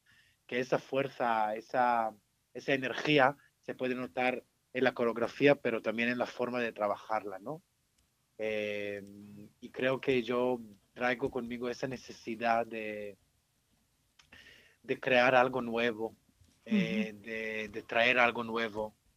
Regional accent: Israel; moved away; Creo que conlleva una pasión de construir un lenguaje que creo que es una cosa que venimos con ella desde Israel.

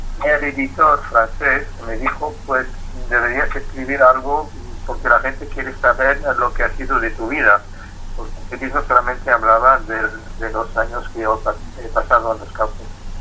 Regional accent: Germany; cuando ella me preguntó sobre mi infancia en Alemania con mis padres

